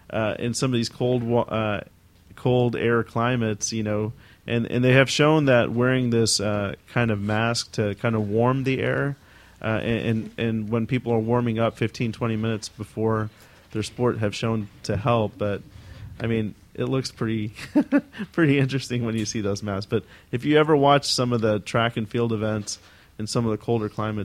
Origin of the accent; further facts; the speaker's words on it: India; I mean, I'm from India and I've been to India and I've seen the pollution out there.